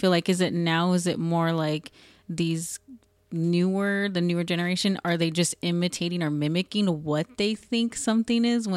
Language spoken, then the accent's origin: English; Phoenix, Arizona, United States; So I grew up a lot in Maryvale, which is some people around here like that are from Phoenix and stuff, they'll know like Maryvale.